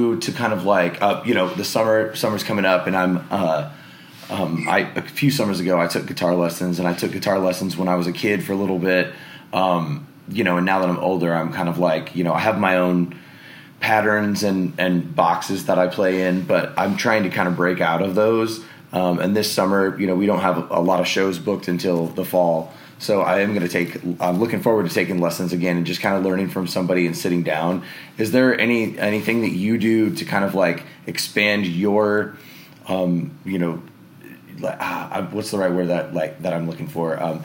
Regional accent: Midwest, United States; I'm 42, so I, like, grew up in the, like, and I'm from the Midwest. So I grew up watching Jordan and the Bulls were, like, my thing when I was a kid.

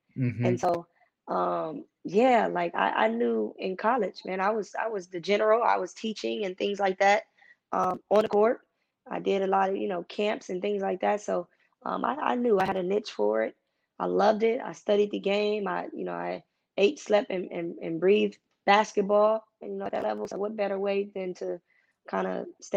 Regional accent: Cleveland, Ohio, United States; I grew up in a setting, you know, I'm from Cleveland, Ohio, inner city Cleveland, where you had to be tough.

